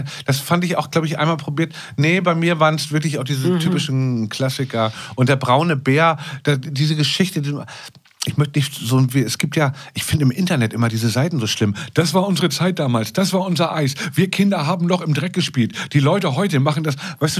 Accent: Hamburg, Germany; born or raised there

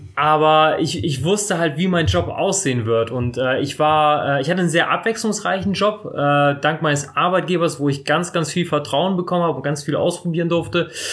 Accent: Bremerhaven, Bremen, Germany; also ich bin mit 2 Jahren nach Deutschland gekommen und dann direkt nach Bremerhaven. In Bremerhaven aufgewachsen, studiert und irgendwann mal weggezogen.

